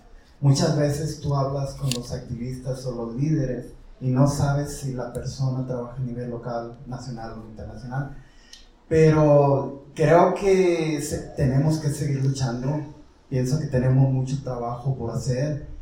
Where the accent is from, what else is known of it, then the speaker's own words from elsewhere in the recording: Washington, District of Columbia, United States; De donde yo vengo, de Washington D.C., es como aquí, ¿verdad?